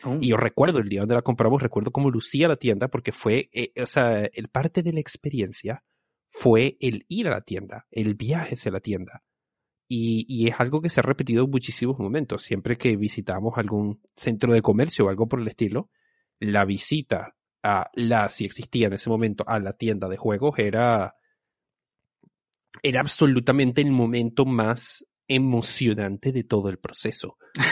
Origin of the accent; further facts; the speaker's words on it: Venezuela; mis recuerdos de cuando era niño eran cuando estaban en Venezuela y ahí las cosas iban unos años atrás del resto del mundo.